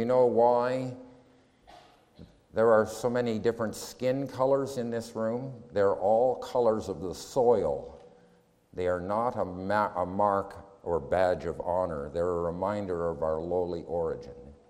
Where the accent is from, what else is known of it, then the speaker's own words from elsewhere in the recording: Canada; I was raised in Canada when there was a very strong Greco-Roman heritage.